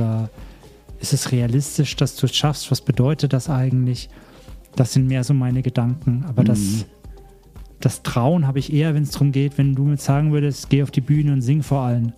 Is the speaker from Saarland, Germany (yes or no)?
no; Bavaria, Germany; Nee, ich komme aus Franken, ja.